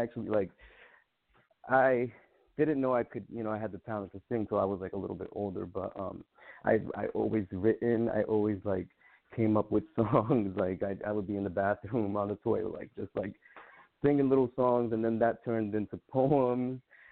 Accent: New York, United States; also born or lived in Puerto Rico; because I was born in Puerto Rico. So once I turned like about 4 years old, we left to New York.

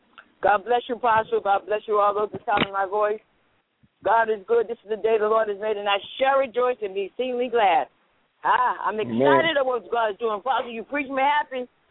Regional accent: Roxbury, Massachusetts, United States; also born or lived in Dorchester / Mattapan; now in Lynn, United States; I came from Roxbury. I came from Dorchester. I came from Mattapan. I'm in Lynn. I've been down Georgia, and he's still using me.

